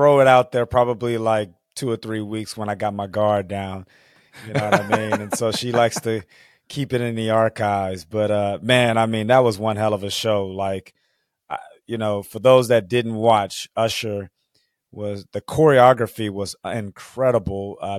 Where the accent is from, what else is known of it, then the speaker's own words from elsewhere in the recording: Katy, Texas, United States; You up the street from me. I'm from Katy out there in Houston.